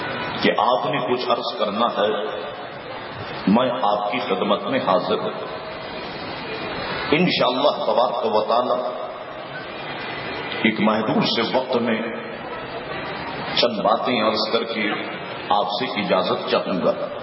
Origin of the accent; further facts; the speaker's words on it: Karachi, Sindh, Pakistan; پورا پاکستان اور بالخصوص میرا شہر کراچی دلہن کی طرح سجا ہوا ہے